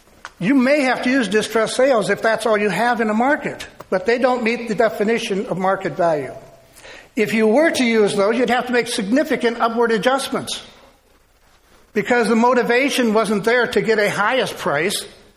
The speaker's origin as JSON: {"language": "English", "town": "Chicago", "region": "Illinois", "country": "United States", "said": "Look, I'm from the Chicago area. We know how to take care of people there, right?"}